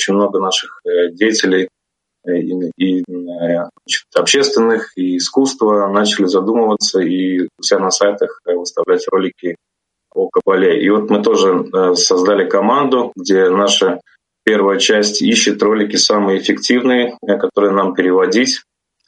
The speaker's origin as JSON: {"language": "Russian", "country": "Latvia", "said": "я из Латвии."}